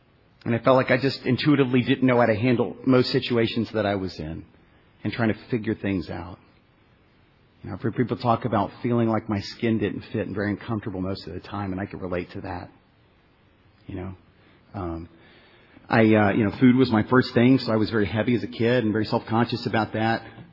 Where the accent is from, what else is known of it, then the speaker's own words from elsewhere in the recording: Virginia, United States; So, for me, you know, I grew up in Virginia, like Bill said. You know, I was born March 6, 1974, to two parents, and the genes of addiction, you know, were definitely in my family.